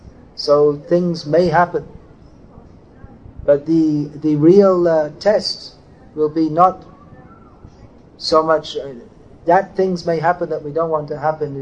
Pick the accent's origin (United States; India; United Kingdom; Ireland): United Kingdom; England; I grew up near London, and it's generally pretty rough growing up.